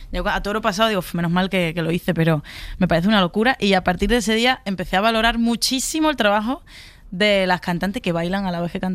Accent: San Fernando, Spain; me propuso ser la Estrella de Oriente de mi pueblo, de San Fernando.

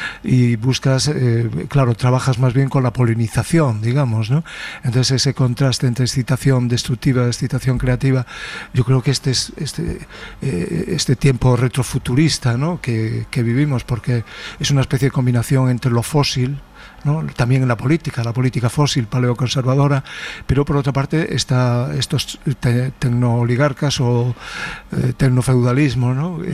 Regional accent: A Coruña, Galicia, Spain; born there; Nací cerca en Monte Alto, donde está la torre, pero después tuvimos nuestra mutación hacia ese extremo y allí pues sí, tuve una, digamos también una parte de vida de niño campesino, ¿no?

